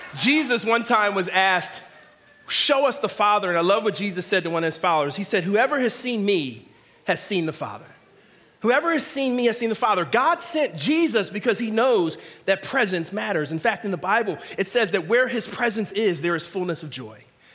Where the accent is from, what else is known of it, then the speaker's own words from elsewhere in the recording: Philadelphia, Pennsylvania, United States; but hey, I'm originally from Philly